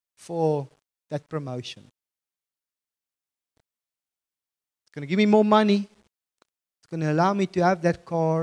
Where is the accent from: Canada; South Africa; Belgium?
South Africa; Bloemfontein, Free State; I come from Bloemfontein, so I can diss it, okay?